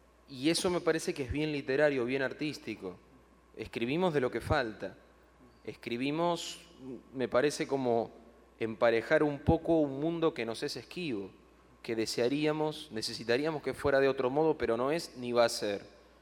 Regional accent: Argentina; En Argentina, creo que no solo en Argentina, pero en mi país es así

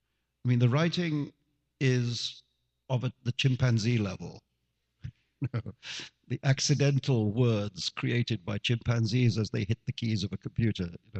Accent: India; the love of the fantastic in fiction was born out of being a child growing up in India

